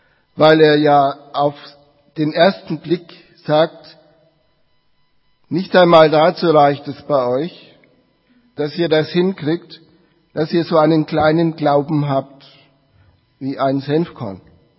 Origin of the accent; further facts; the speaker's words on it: Nuremberg, Bavaria, Germany; Ich wurde eingesegnet in meiner Heimatgemeinde Nürnberg-Paulus.